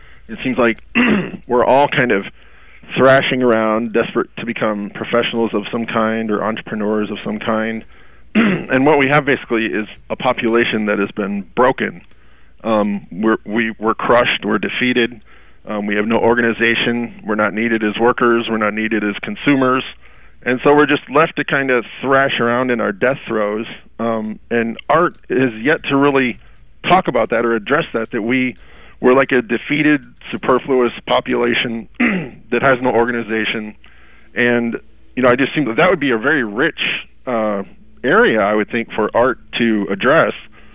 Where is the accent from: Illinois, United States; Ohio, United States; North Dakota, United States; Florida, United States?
Illinois, United States; Aurora; I'm actually from Aurora, Illinois. I had classmates whose fathers got fired by Reagan from the Aurora.